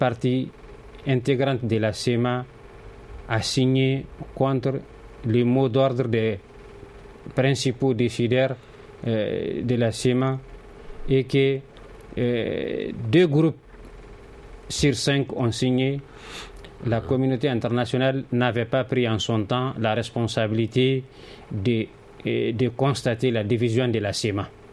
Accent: Mali; C'est ce que je déplore vivement en tant que Malien

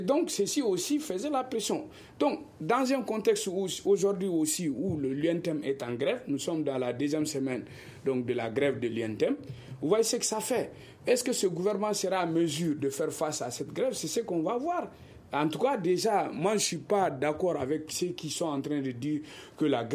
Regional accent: Mali; je suis malien

